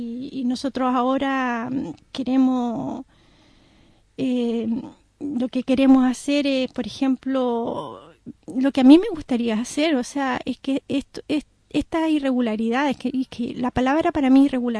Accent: Chile; O sea, yo soy chilena

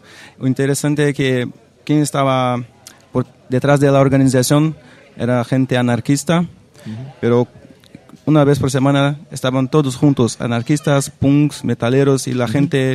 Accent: Brazil; Spanish is a second language; now in Barcelona, Spain; Sí, bueno, soy de Brasil. Y hace como que un mes y dos semanas que estoy aquí en España, en Barcelona

